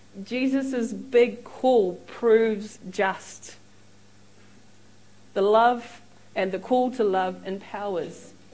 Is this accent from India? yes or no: no; New Zealand; As a real Kiwi, people want to know me. They want to talk with me. They want to hear my accent.